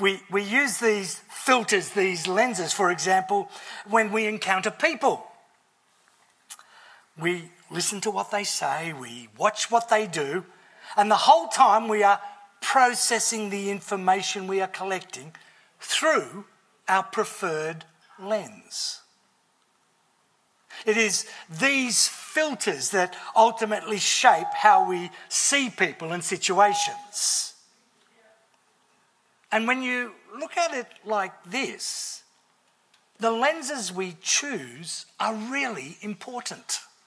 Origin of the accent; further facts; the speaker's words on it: New South Wales, Australia; born there; I was born in New South Wales and had travelled around Australia in all sorts of places.